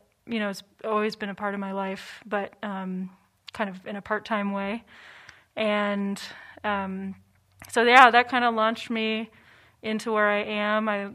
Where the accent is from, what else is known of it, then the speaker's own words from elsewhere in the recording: West Coast, United States; I'm from the West Coast, so I was excited about, I mean, I love it here, and I was also excited about going back to my roots a little bit